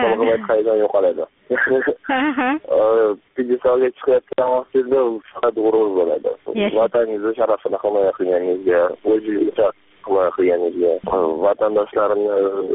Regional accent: Khanabad, Andijan Region, Uzbekistan; Andijon viloyati Xonobod shahridan.

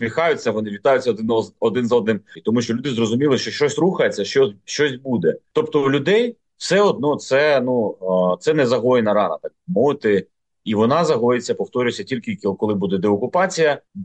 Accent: Berdiansk, Zaporizhzhia Oblast, Ukraine; де моє рідне місто Бердянський район

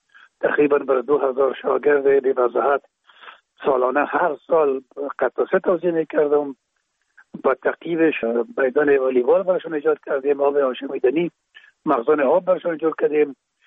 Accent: Kabul, Afghanistan; در کابل، شهید کابل به دنیا آمدیم. اصل ما زرکخانه کابل است و خود ما چون پدر ما باز از زرکخانه به شهید انتقال شدن، اونجا در شهید کابل به دنیا آمدیم و اونجا مکتب خواندیم

